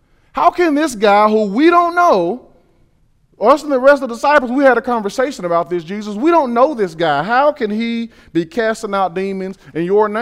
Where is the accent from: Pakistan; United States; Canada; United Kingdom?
United States; the South; taking a walk is something, like I said, growing up in the South, is something that wasn't really that big of a deal.